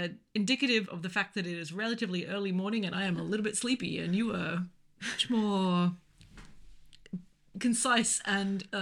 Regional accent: Australia; I think being an Australian, I am also more solar powered than I first suspected.

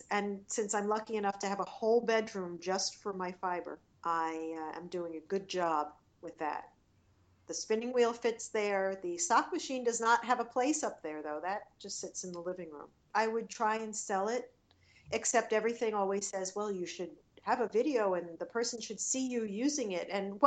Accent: Long Island, New York, United States; He's from Long Island. We're both from Long Island. We actually lived about 20 minutes apart.

